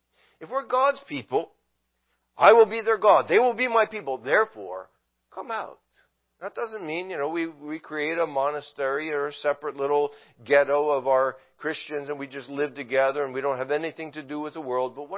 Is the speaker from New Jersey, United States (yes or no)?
yes; New Jersey, United States; We had converted Jews in the church I grew up in New Jersey, where I went to high school in.